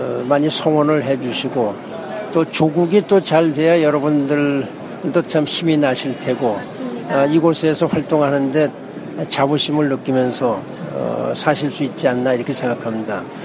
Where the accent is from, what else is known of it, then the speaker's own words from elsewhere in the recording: Chungju, North Chungcheong, South Korea; 제 고향 충북 충주에서 세계 그 무예 마스터십 대회가 열리게 돼 있습니다.